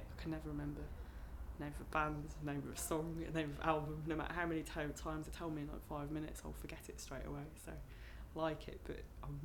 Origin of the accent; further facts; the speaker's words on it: Cardiff, Wales, United Kingdom; accent: Welsh; moved away as an adult; also born or lived in Merthyr; I was born in Merthyr in Wales, and then I grew up near Cardiff, and was there until I went to university, and then went to University of Manchester. But where I grew up was kind of near the beach, the sea